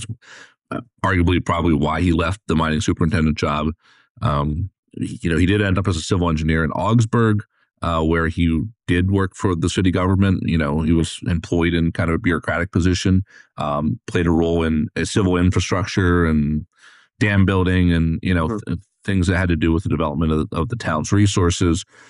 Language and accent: English; United States; Today, you know, growing up in America, it's very hard to kind of picture that.